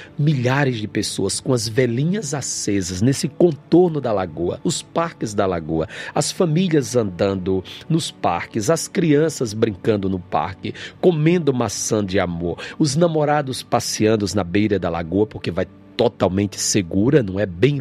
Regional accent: Paraíba, Brazil; Nós somos, amamos a cidade de João Pessoa, vivemos nessa cidade, somos paraibano

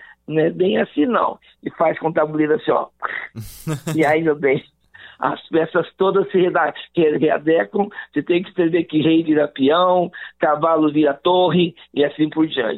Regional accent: Minas Gerais, Brazil; now in São Paulo, Brazil; eu sou do interior de Minas Gerais, vim para São Paulo com a cara e a coragem

